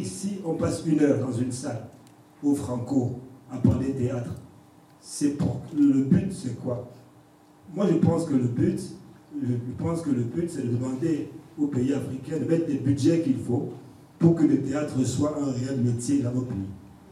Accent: Cameroon; je suis camerounais.

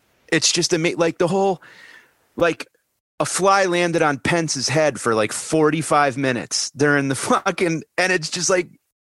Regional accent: Canada; I'm Canadian. I'm measuring in meters.

